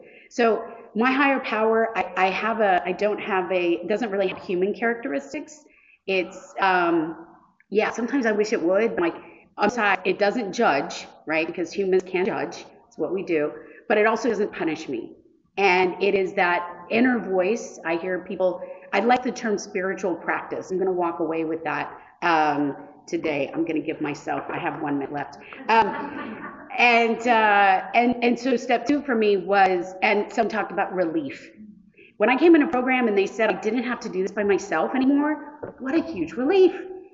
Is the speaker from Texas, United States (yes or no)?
no; Fort Lauderdale, Florida, United States; And I am actually from the Fort Lauderdale, Florida, Miami area.